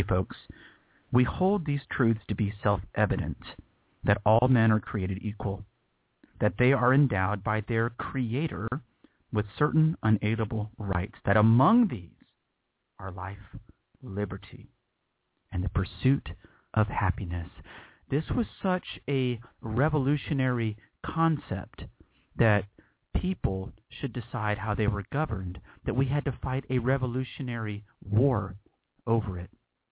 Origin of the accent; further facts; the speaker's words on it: Texas, United States; I am thankful to be from Texas. I know I joke around and say Texas, Republic thereof. I am a Texan. I am a Southerner, but I'm still an American.